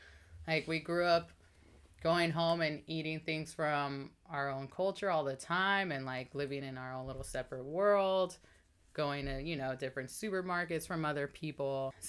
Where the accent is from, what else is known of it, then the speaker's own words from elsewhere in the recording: Houston, Texas, United States; now in Los Angeles, United States; Yeah, I'm from Houston.